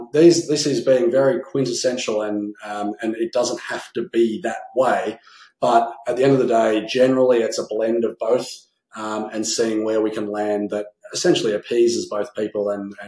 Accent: Melbourne, Victoria, Australia; I grew up in Melbourne

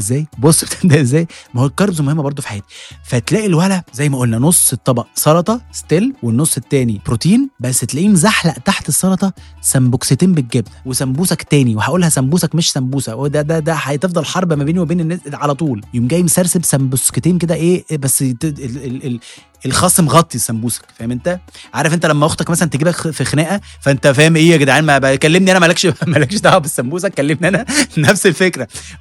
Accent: Egypt; احنا كمصريين برضو مقتنعين ان اي حاجه بتاكلها وانت واقف ما بتتحسبش في الكالوريز

